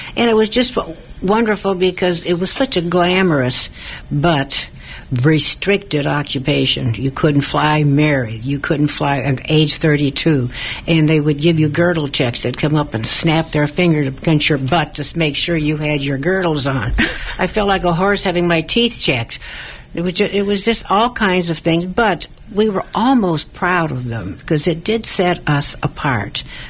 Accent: Cleveland, Ohio, United States; I was from Cleveland, not Akron, and that was the home of the National Air Races.

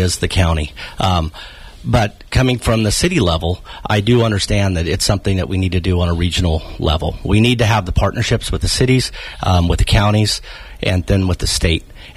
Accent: Willows, California, United States; Well, you know, I grew up in Willows, California, which is about an hour and a half away from here. Grew up on a 300-acre rice ranch.

